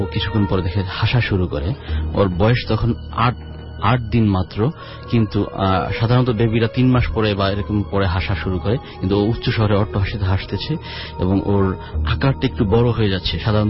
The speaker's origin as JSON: {"language": "Bangla", "town": "Madaripur", "region": "Dhaka Division", "country": "Bangladesh", "lives_now": "Dhaka, Bangladesh", "said": "আরহাম district Madaripur, আর আমি এসেছি ঢাকার, পুরান ঢাকার আরমানি টোলা থেকে।"}